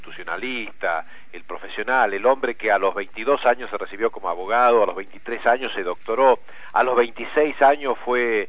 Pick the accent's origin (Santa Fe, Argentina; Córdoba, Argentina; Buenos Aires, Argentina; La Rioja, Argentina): La Rioja, Argentina; Chilecito; la responsabilidad como riojano, como chilecito, de bregar para que esto se mantenga en las condiciones que está